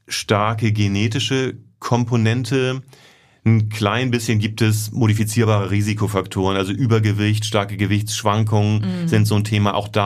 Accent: Hamburg, Germany; Das ist ja meine Heimatstadt und es ist natürlich toll, nach Hause zu kommen.

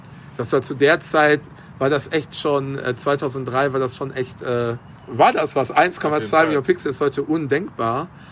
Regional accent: Mehrhoog, North Rhine-Westphalia, Germany; Und ich bin halt im Nachbardorf Meerhoog groß geworden.

